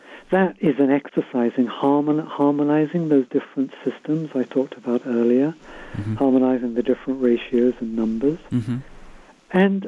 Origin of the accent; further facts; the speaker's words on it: United Kingdom; I am not an American. I'm British, and I was educated in a British university.